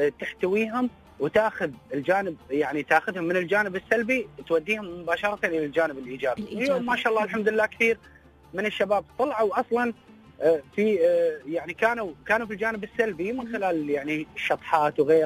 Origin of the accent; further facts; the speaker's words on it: United Arab Emirates; ان احنا كنا كاماراتيين نتاثر ونحس بالطرف الاخر.